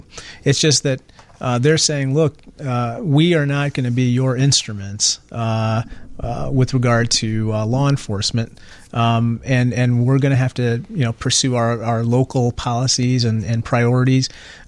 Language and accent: English; Peoria, Illinois, United States; So I'm from Peoria, Illinois, just like you